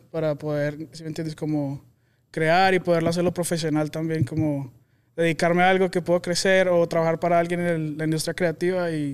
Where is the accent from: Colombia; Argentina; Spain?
Colombia; Bogotá, Bogotá Capital District; now in United States; yo crecí en Colombia, nací en Bogotá.